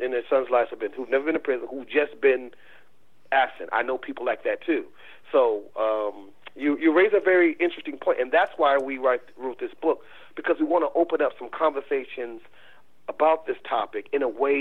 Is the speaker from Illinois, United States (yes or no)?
yes; Chicago, Illinois, United States; I grew up on a block. I grew up in Chicago